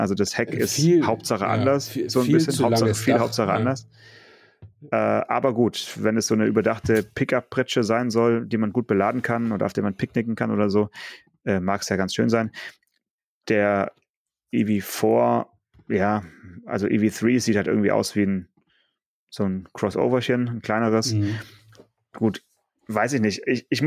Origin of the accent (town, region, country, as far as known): Stuttgart, Baden-Württemberg, Germany